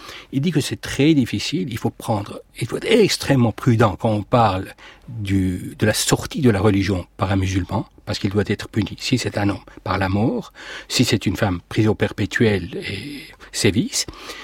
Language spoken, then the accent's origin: French; Iran; moved away as an adult; Oui, j'ai quitté l'Iran après le bac pour venir faire des études.